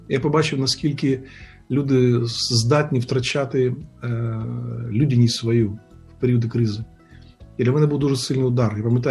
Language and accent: Ukrainian; Thuringia, Germany; Мій батько був військовий, я виріс в Німеччині біля міста Ваймар, біля концтабору Бухенвальд. І фактично все дитинство пройшло моє на військовому полігоні.